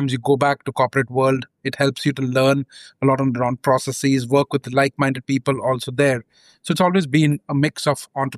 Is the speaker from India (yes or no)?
yes; India; growing up in India